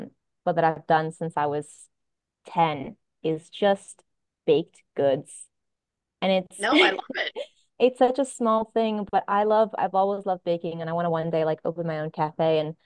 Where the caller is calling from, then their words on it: Chicago, Illinois, United States; I'm coming from Chicago. I moved here about 6 months ago, and that's, yeah, downtown Chicago.